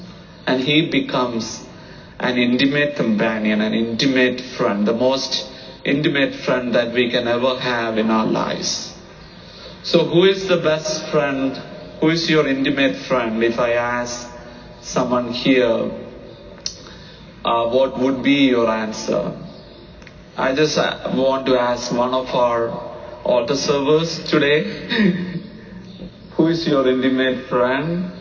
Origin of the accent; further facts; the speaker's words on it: India; English is a second language; now in United States; So it's all because of my language issues. I'm from India